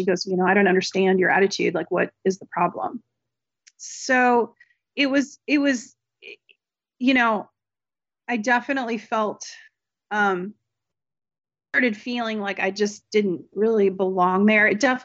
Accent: West Coast, United States; I'm not from Delaware. I'm

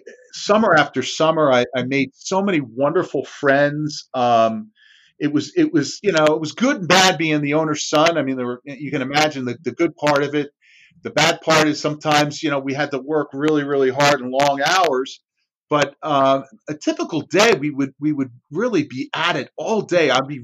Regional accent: New Jersey, United States; I'll just be in Europe and someone will say, where are you from? I'm like, New Jersey.

